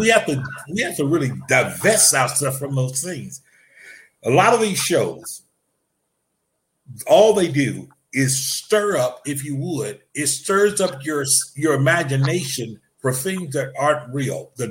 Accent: Alabama, United States; I'm rooting for everything out of Alabama. Why? Because I'm from Alabama.

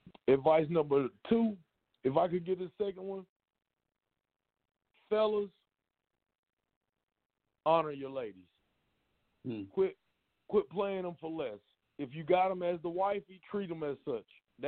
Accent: Lincolnton, North Carolina, United States; also born or lived in Asheville; I was born in Asheville. I was raised in Lincolnton. I popped around outside in Gastonia and Charlotte. I came back to Asheville

